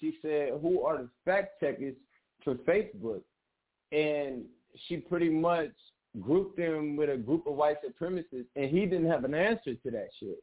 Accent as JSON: {"language": "English", "town": "Minneapolis", "region": "Minnesota", "country": "United States", "said": "I'm from Minneapolis, Minnesota."}